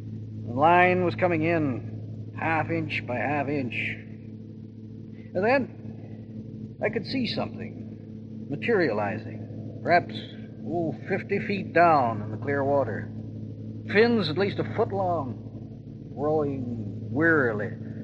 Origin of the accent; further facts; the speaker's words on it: Vancouver, British Columbia, Canada; I'm from Vancouver, British Columbia.